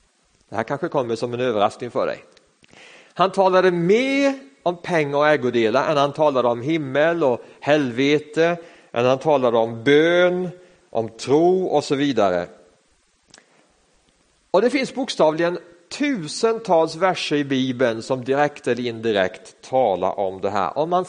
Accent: Sweden; Och det är inte bara aktiemarknaden som vi svenskar bevakar som aldrig förr.

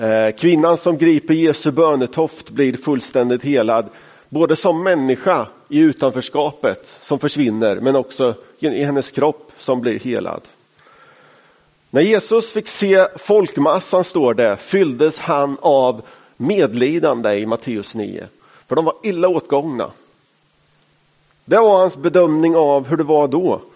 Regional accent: Sonstorp, Östergötland, Sweden; Jag kommer från Sonstorp som ligger utanför Finspång. Som ligger utanför Norrköping.

